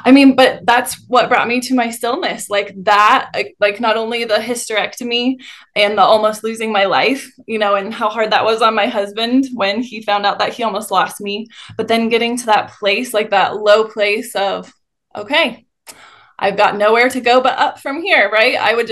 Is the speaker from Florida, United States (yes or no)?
no; Fort Collins, Colorado, United States; Yes, I am from Fort Collins, Colorado. And me and my husband were both born and raised here, and we still live here and we homeschool our kids here.